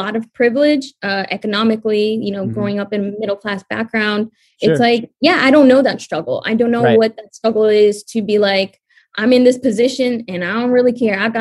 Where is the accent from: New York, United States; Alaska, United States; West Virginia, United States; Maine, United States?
New York, United States; accent: New York; teachers getting rid of my New York accent